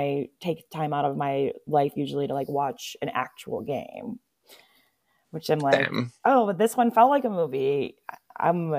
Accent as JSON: {"language": "English", "town": "Vernon Hills", "region": "Illinois", "country": "United States", "said": "No, I'm from Vernon Hills, which kind of sounds like Arlington Heights because it has the H, Heights and Hills."}